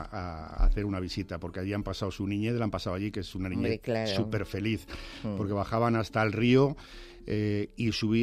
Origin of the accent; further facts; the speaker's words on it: San Esteban del Valle, Castile and León, Spain; mi pueblo de procedencia, que es San Esteban del Valle, en la provincia de Ávila, todas las familias tienen apodo, que se llama apodo más que mote